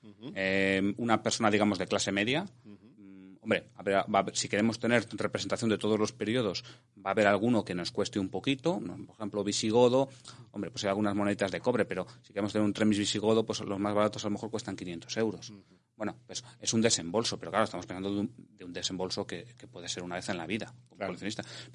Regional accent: Valencia, Valencian Community, Spain; mi tierra. O sea, Valencia está llena de gótico y de románico y eso influye mucho ese paisaje de la infancia.

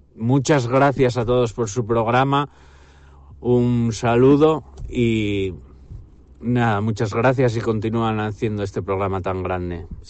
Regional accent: Gijón, Asturias, Spain; Soy de Gijón, de Asturias.

